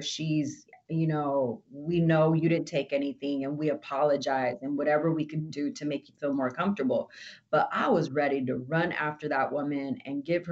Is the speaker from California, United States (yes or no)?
yes; Oxnard, California, United States; Like, I've never grew up in a Black and white town. I grew up in Oxnard. We were everything, right?